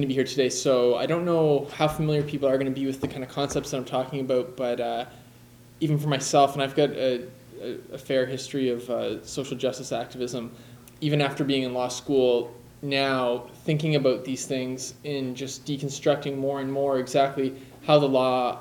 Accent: Fredericton, New Brunswick, Canada; I came up from New Brunswick, and it's really nice. The crowds here are a bit bigger than they are in Fredericton.

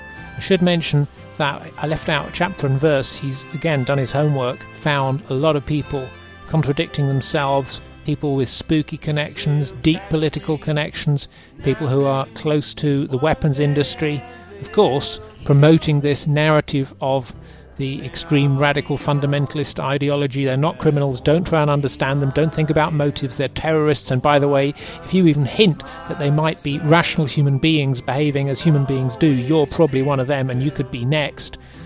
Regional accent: United Kingdom; I'm British, born and bred

